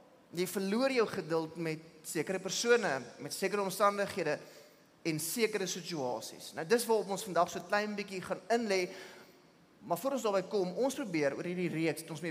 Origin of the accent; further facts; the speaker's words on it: Pretoria, Gauteng, South Africa; ek het groot geword in Pretoria, my ma het my leer bestuur binne in die middestad van Pretoria